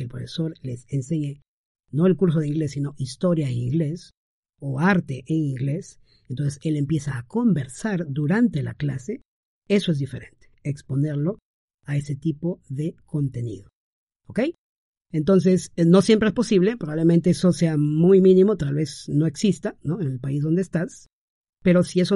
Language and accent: Spanish; Peru; Mi esposa y yo somos de aquí, peruanos, y hemos hecho el mejor esfuerzo